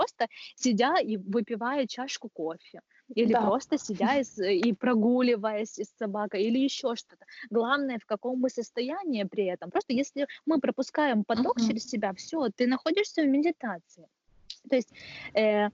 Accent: Cherkasy, Cherkasy Oblast, Ukraine; Київ, я сама родом з Черкас

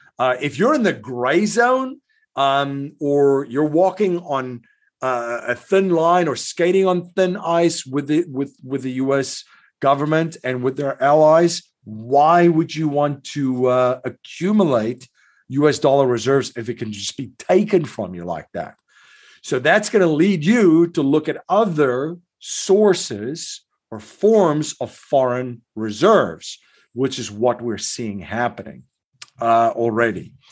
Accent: South Africa; I've experienced sanctions firsthand. I grew up in South Africa.

